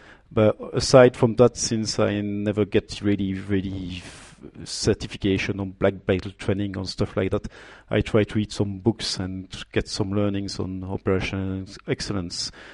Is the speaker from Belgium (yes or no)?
yes; Namur, Wallonia, Belgium; English is a second language; moved away as an adult; also born or lived in York, United Kingdom; I was born in Namur when I studied chemistry. And after having spent all my young time until I was something like 25 and I stayed for Belgium most of my working time